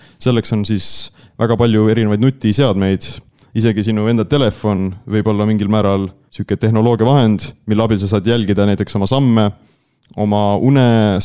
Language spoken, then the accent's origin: Estonian; Saare County, Estonia; tulen Saaremaalt, see on mu sünnikodu ja kus ma ka viibin enamus ajast